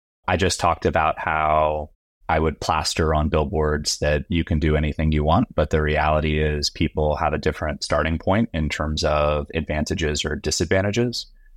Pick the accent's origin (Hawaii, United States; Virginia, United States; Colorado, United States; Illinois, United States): Virginia, United States; Ooh, I'm terrible on memory of movies and songs, but I'm from Virginia.